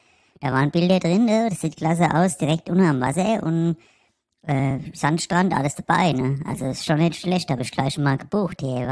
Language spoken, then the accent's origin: German; Frankfurt, Hesse, Germany; man muss ja mal andere Kulturen auch mal kennenlernen als Frankfurter, gell?